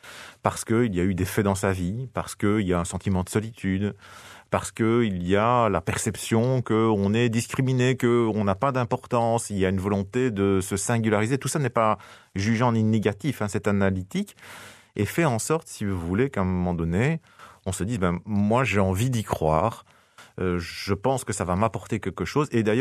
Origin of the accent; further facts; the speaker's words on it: Belgium; parce qu'on est belge et même si la France est tout près